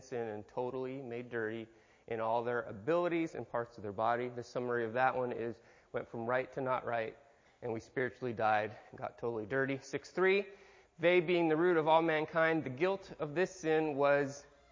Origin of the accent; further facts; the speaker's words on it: Detroit, Michigan, United States; The Attica prison riot, my hometown, Detroit, September 9th.